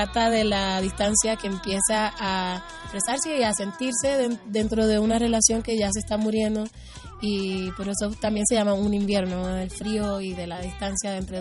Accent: Puerto Rico; música puertorriqueña también, me crié en Puerto Rico.

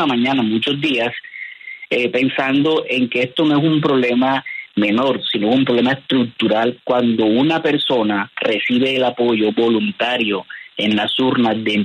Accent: Córdoba, Argentina; Soy cordobés, él también es cordobés.

